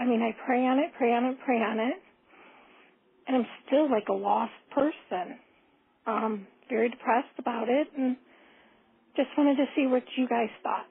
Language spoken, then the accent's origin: English; Grafton, Ohio, United States; I'm from Grafton, Ohio.